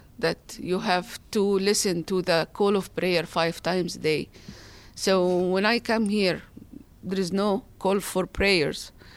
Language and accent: English; Egypt; I was born in Egypt in February 21, 1962.